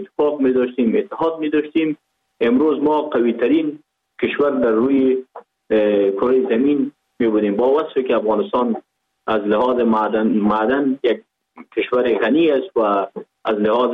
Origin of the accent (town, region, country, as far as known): Pakistan; born or raised there